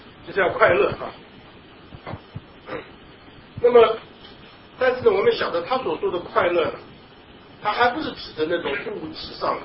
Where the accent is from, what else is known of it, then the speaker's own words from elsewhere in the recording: China; 就是我们中国人都讲人死如灯灭啊